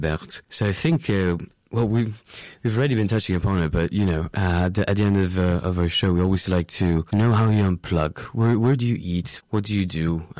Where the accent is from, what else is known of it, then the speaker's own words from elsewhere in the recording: Italy; I'm from Italy in Hawaii, but I really miss the sea and just feeling that salt air